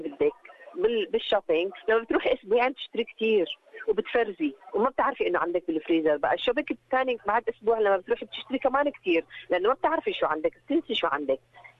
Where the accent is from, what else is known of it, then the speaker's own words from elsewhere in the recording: Damascus, Damascus Governorate, Syria; now in Australia; كتير أنا كنت من الشام نروح على السوق نشتري كل شيء كيليات كبيرة